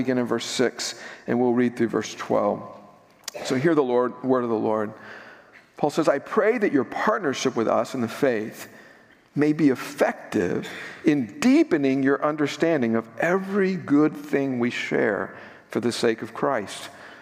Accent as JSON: {"language": "English", "region": "Texas", "country": "United States", "tie": "born or raised there", "said": "It's like some of those little towns I grew up in South Texas that have one yellow light and not even a Dairy Queen."}